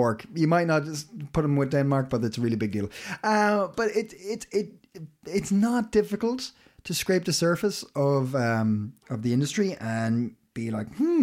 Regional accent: Ireland; I'm Irish, Marius is Danish, and that's information.

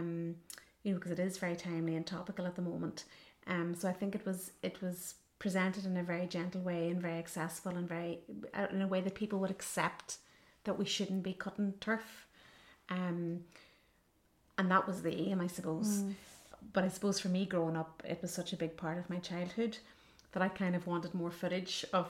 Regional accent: Omagh, Northern Ireland, United Kingdom; And, you know, like, growing up in the North, okay, we grew up with the Troubles, but they were a backdrop, you know? I grew up in Oma

